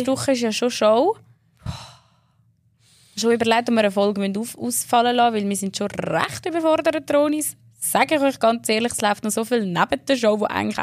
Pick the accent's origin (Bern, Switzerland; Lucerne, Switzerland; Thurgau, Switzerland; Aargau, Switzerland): Aargau, Switzerland; ja, die Aargauer, die finden uns schon gut, wir sind ja auch Aargauer.